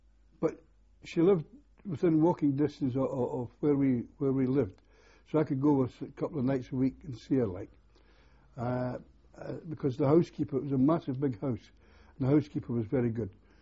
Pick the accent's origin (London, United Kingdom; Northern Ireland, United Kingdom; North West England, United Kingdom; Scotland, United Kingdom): Scotland, United Kingdom; Hamilton; born there; I was born in Hamilton, Scotland.